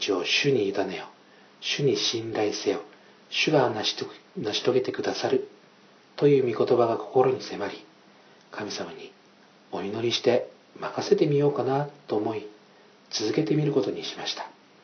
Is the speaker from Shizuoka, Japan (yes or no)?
no; Okinawa, Japan; moved away as an adult; それから私は高校を卒業後、出身地の沖縄を離れ東京に出ることになりました。そして東京でイエス様を信じ救われ、東京安定教会に通うことになりました。